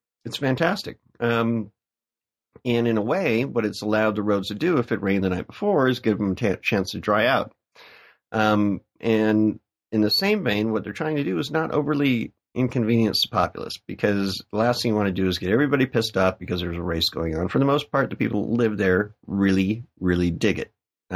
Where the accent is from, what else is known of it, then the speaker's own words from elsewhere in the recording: United States; I'm just saying this because I'm an American, so I've got my own biases.